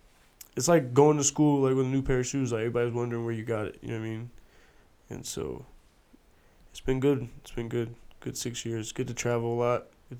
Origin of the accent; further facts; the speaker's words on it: Florida, United States; I'm from Florida, and I was actually chilling with my homie.